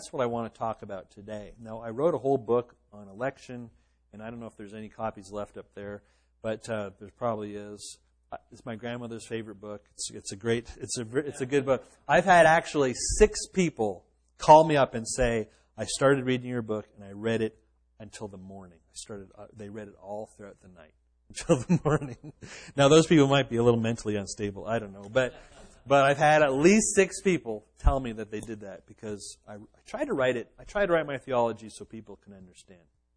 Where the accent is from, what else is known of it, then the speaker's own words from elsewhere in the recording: Quebec, Canada; I grew up in Quebec, Canada.